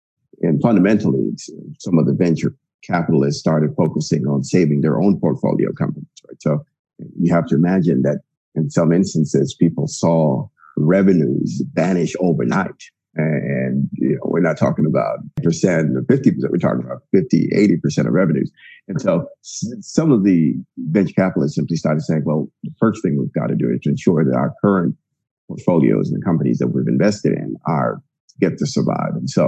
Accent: Italy; also born or lived in Costa Rica; I was born in Costa Rica, but then grew up in Italy. And so really part of that global diaspora.

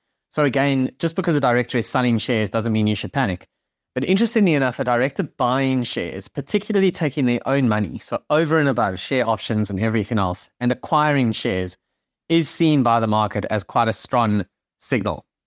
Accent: South Africa; now in London, United Kingdom; where I am right now in North London are completely like insane and almost impossible to understand as a South African.

